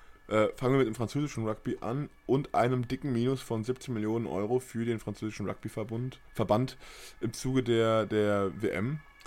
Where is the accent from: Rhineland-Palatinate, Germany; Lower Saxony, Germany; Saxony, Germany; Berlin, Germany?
Berlin, Germany